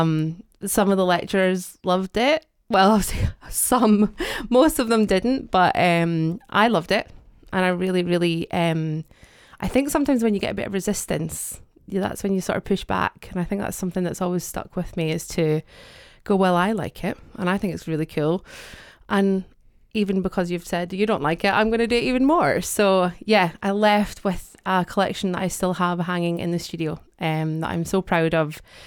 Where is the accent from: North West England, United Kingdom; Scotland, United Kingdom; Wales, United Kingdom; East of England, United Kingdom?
Scotland, United Kingdom; Dundee; Well, I was born and bred in Dundee, in Lochee, and then moved over to the West End, baby, with my mum and dad and my brother.